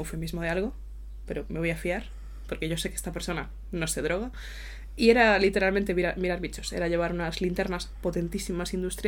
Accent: Galicia, Spain; En mi pueblo también era mítica noticia del verano. Porque además en Galicia se planta muchísimo, muchísimo, muchísimo maíz.

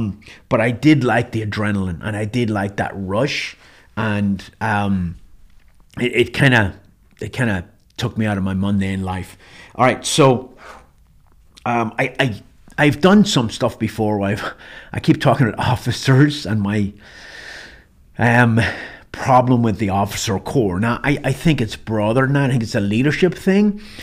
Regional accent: Ireland; When I was growing up in Ireland, as a young teenage boy, a little bit of a wild side

